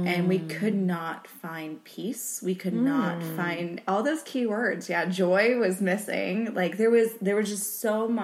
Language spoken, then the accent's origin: English; Northeast, United States; And, you know, I grew up in the Northeast.